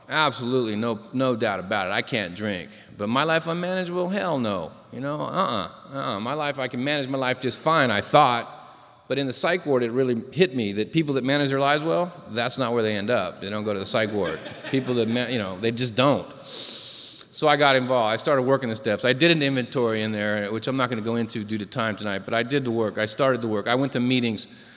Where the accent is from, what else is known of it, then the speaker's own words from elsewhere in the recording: San Diego, California, United States; What I do know, I'm a child of the 60s. My mom was I grew up in San Diego.